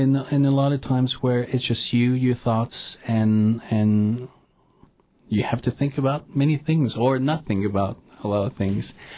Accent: Montreal, Quebec, Canada; moved away as an adult; now in New York, United States; I grew up in Montreal. And then when I was 21, I moved to New York.

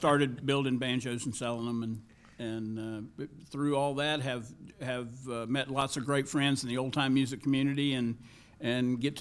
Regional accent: North Carolina, United States; Growing up in North Carolina, you get to hear a lot of old-time music

